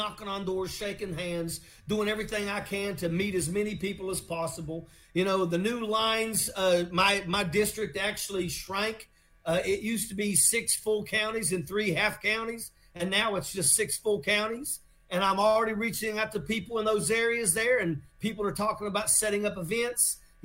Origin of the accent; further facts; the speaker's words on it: West Virginia, United States; Now, I come from West Virginia